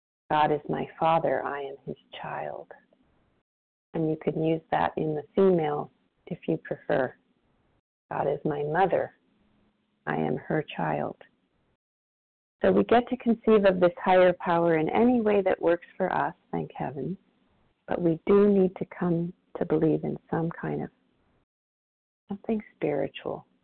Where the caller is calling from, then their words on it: Oregon, United States; yeah, you? Hi, Dan.